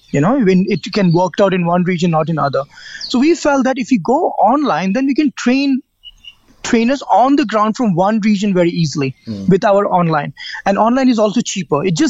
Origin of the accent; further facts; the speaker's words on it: India; also born or lived in Ranchi / Jodhpur / Mumbai / Bangalore; And we moved around a lot in India. So I was born in Ranchi, that's in Jharkhand. Then we moved to Jodhpur, Mumbai, Bangalore, Guwahati. So I moved a lot.